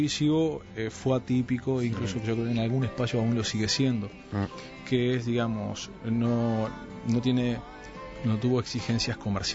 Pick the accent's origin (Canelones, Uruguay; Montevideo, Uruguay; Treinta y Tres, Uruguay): Montevideo, Uruguay; Yo soy de Palermo y iba a esos dos cines a ver las películas